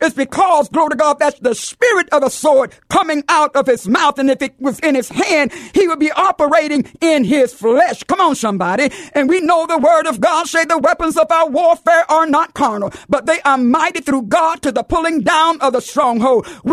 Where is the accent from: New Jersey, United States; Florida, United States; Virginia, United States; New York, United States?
Florida, United States; I'm from Florida and we have hurricanes.